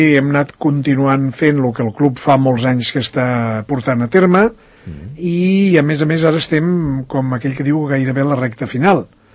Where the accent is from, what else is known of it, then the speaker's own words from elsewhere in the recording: Catalonia, Spain; la ciutat de Gandesa, perquè és la meva terra, jo sóc de la Terra Alta